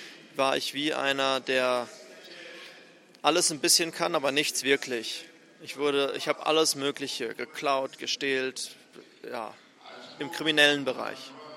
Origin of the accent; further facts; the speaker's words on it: Windhoek, Khomas, Namibia; ich komme von Namibia. Ich bin geboren und aufgewachsen in der Hauptstadt, in Windhoek, die Hauptstadt von Namibia.